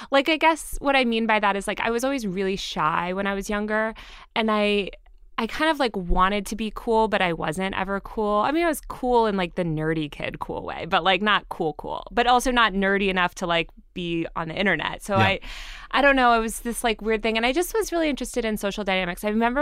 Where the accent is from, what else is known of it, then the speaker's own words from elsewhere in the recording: Greenwich, Connecticut, United States; I grew up in Connecticut, in Greenwich, Connecticut. I went to this kind of small Swiss boarding school, and then I went to University of Colorado for college.